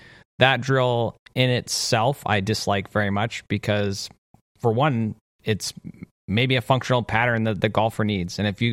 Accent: Canada; as a Canadian, you're not allowed to really hate anybody.

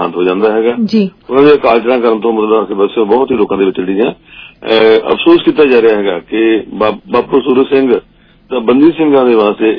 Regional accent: Punjab, India; ਅਸੀਂ ਪੰਜਾਬੀ ਹਾਂ

